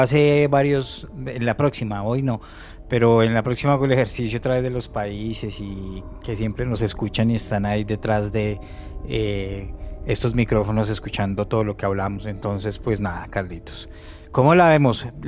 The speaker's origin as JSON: {"language": "Spanish", "country": "Colombia", "said": "obviamente es nuestro abanderado porque somos colombianos"}